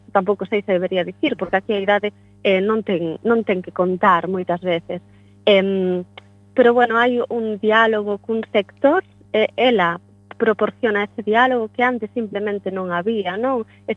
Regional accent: Galicia, Spain; Nosos valores como galegos.

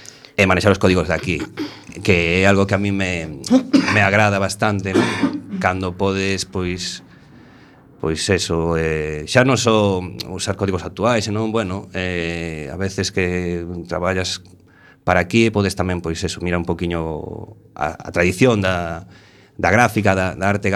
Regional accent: A Coruña, Galicia, Spain; Bueno, eu marchei de Coruña, voltei.

